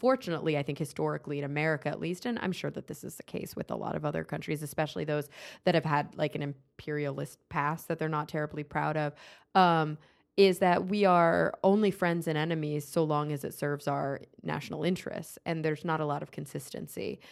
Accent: United States; When I travel abroad and I tell people I'm American, it's like, you know, luckily...

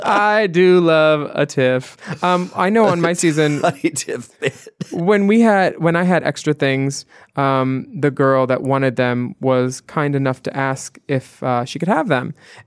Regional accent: Texas, United States; I think that has something to do with, like, growing up in Texas, you know.

